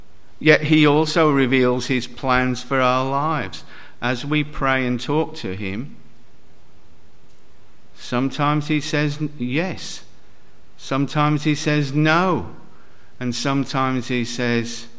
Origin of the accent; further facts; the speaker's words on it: Northern Ireland, United Kingdom; also born or lived in England; now in Australia; I was born in Ireland, grew up in England, emigrated to Australia. I was a Roman Catholic, now I'm a Presbyterian minister.